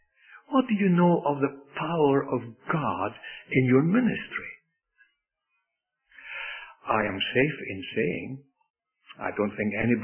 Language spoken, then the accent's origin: English; Scotland, United Kingdom; Now, when I was growing up in Scotland, that's a long time ago